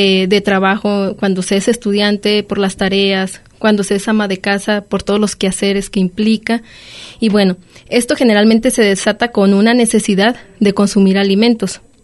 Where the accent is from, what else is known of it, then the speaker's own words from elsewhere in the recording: Colotlán, Jalisco, Mexico; yo soy originaria de Colotlán